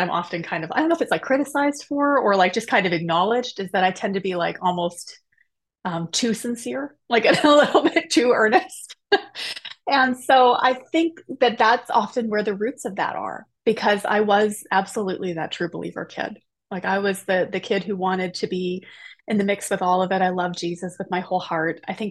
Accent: the Prairies, Canada; So my family, we are all Western Canadian, from way back. Born and raised mainly in the prairies is kind of where I am.

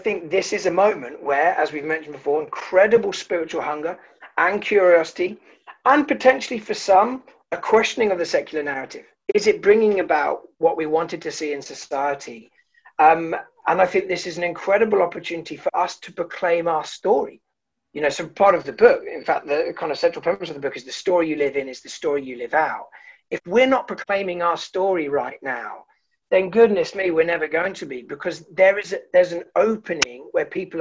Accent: Birmingham, West Midlands, United Kingdom; accent: Birmingham; And then we moved to Birmingham. He became the vicar of St. John's Harborne. So, you know, the secondary school years were in Birmingham. I managed to avoid the accent, so often people don't realise I am a Brummie, but I am indeed a Brummie.

